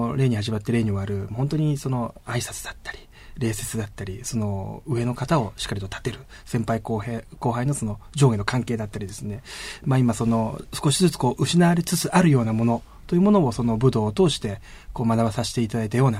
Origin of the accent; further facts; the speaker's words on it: Shimizu, Shizuoka, Japan; はい、そうなんです。清水です。